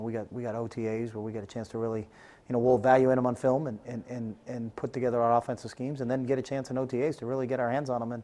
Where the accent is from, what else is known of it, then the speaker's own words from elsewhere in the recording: New England, United States; or the Patriots because I'm from New England